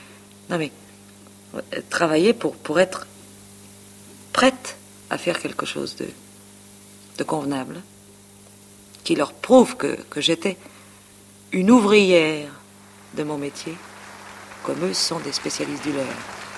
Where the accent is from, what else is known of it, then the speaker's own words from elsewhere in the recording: Paris, Île-de-France, France; Je suis une femme de faubourg. Je suis née à Ménilmontant. J'ai été à l'école à Ménilmontant. J'ai été élevée à Ménilmontant. J'y suis restée jusqu'à 23 ans, quand je me suis mariée.